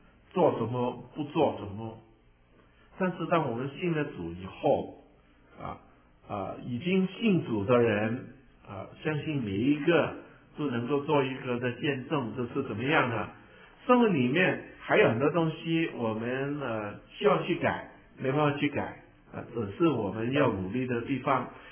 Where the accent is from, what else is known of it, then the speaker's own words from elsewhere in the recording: China; 我们中国人的字很会用的